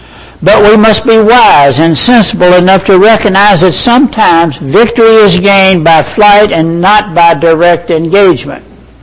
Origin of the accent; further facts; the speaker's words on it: Kentucky, United States; born there; I was born in Ohio County, Kentucky. That's way back in the hills in western Kentucky. And we moved to the city when I was quite young.